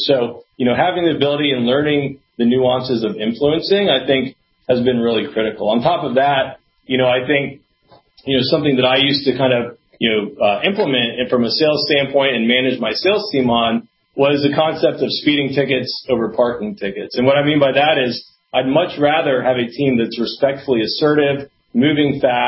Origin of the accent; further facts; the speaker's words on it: Atlanta, Georgia, United States; I'm from Atlanta